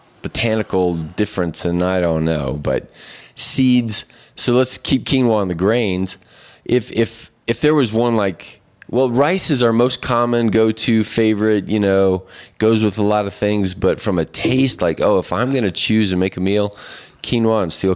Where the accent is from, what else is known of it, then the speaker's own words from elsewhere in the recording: Hawaii, United States; And I grew up in Hawaii, which was heavily Japanese influenced, grew up in white rice there.